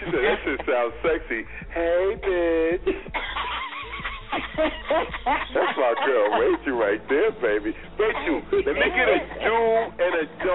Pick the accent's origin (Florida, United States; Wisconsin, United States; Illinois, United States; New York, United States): New York, United States; Brooklyn; I'm from Brooklyn, baby.